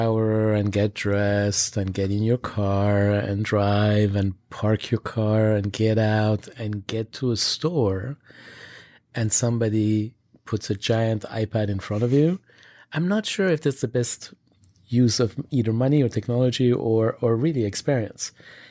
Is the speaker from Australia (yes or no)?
no; Switzerland; I grew up in Switzerland, so we had chocolate almost on a daily basis. I grew up mainly in boarding school.